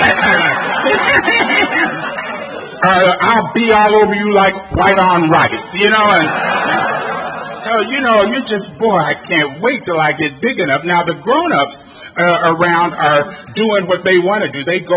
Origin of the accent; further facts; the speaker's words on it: Los Angeles, California, United States; Anyway, I grew up in Los Angeles. I was born in L.A., actually in Silver Lake, and on the thing it says West Hollywood, so I have to clarify right away that I'm not from West Hollywood, yet I am from Hollywood